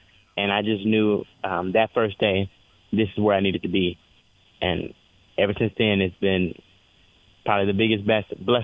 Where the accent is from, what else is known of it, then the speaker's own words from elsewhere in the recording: Houston, Texas, United States; I'm born and raised in Houston, Texas. Been here all my life. I'm 29 years old.